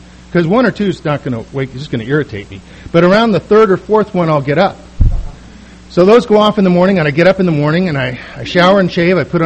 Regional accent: Los Angeles, California, United States; now in San Diego, United States; And I'm from the Los Angeles area.

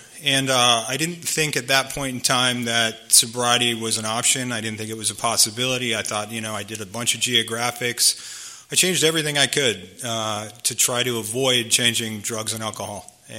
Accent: Minneapolis, Minnesota, United States; I grew up in Minneapolis, and I flew home from Minneapolis.

